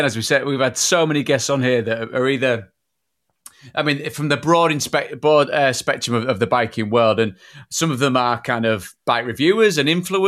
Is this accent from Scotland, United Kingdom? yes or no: no; Yorkshire and the Humber, United Kingdom; To a kid growing up in Yorkshire that was nowhere near Route 66, it was always an iconic motorbike.